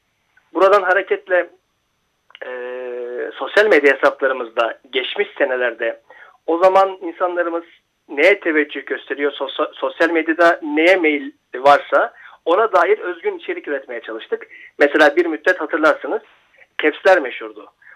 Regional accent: Istanbul, Turkey; born there; 92 İstanbul doğumluyum.

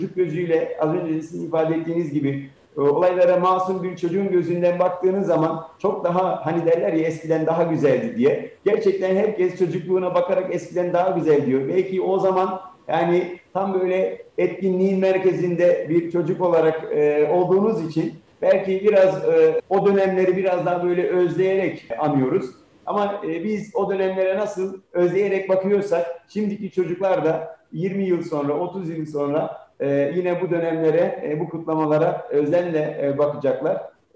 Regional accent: Germany; Gurbetçi değilim, ben burada doğdum, büyüdüm. Buranın asli unsuruyum.

